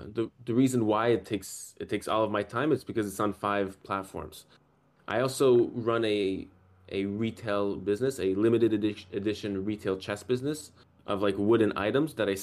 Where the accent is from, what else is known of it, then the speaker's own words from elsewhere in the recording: Canada; because I'm from Canada